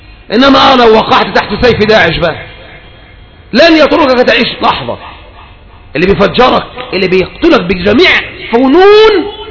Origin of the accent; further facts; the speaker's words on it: Egypt; احنا من مصر يا اخوان احنا من مصر لسه من مصر يا اخواني موجود